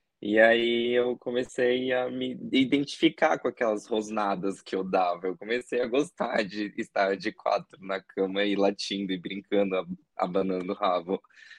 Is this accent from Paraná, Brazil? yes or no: no; Florianópolis, Santa Catarina, Brazil; Tudo começou na minha cidade natal, que é Florianópolis, que é uma cidade pequena, conservadora, elitista, branca.